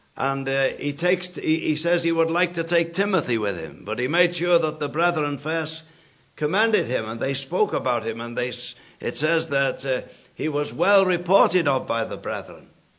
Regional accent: England, United Kingdom; now I'm English, you've got to forgive me saying it the right way.

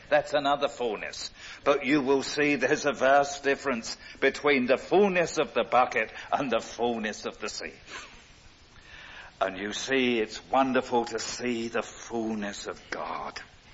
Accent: London, United Kingdom; And being a Cockney

